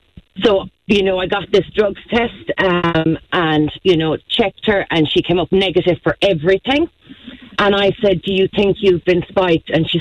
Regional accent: Tralee, Munster, Ireland; I'm from Tralee.

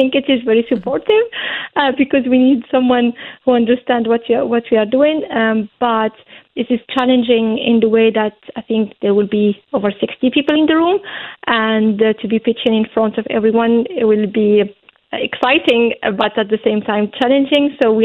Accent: Munster, Ireland; I am from Kerry

